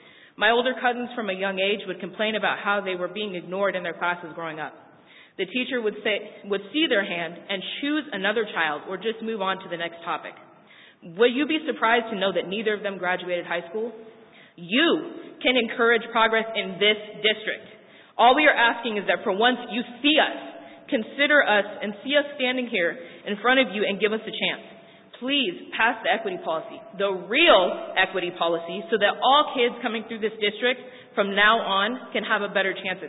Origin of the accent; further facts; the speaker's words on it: Marysville, United States; I grew up in Marysville for more than half of my childhood years. I've been through the school district.